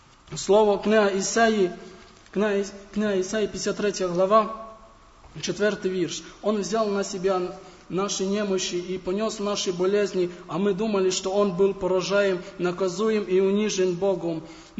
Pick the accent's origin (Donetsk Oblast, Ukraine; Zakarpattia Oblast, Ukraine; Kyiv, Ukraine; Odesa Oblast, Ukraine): Zakarpattia Oblast, Ukraine; Ми самі з Закарпаття.